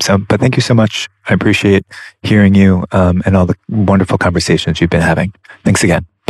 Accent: New York, United States; now in France; I'm also from Long Island, New York. So it's also nice and comforting to hear your accent

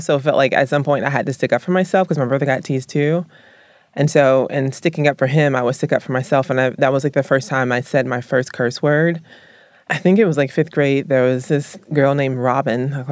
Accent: the South, United States; I was raised in the South

